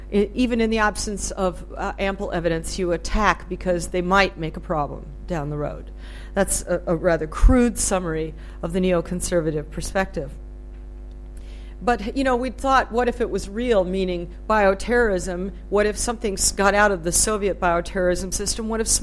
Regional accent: United States; but being an American, you know, we're rather uncouth about these things

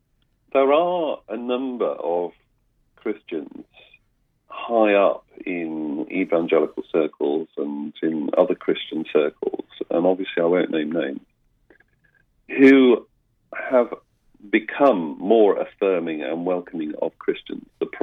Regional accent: United Kingdom; moved away as an adult; I'm a migrant, as you probably can hear from my accent. And I came from the UK.

